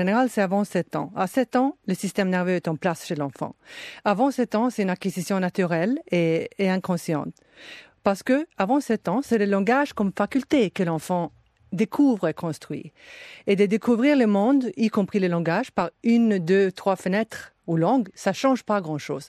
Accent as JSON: {"language": "French", "country": "Sweden", "lives_now": "France", "said": "Si je compare à mon pays d'origine..."}